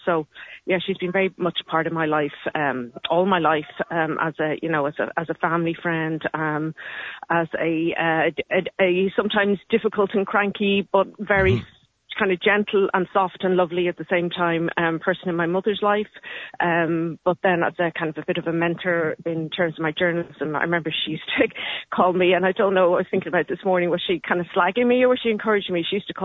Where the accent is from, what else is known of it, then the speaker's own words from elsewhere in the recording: Derry, Northern Ireland, United Kingdom; she was a very good friend of … … So I would have known her growing up as a ch